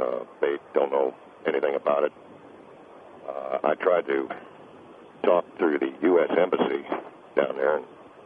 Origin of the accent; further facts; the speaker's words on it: United States; I'm an American. My wife and my daughter are Americans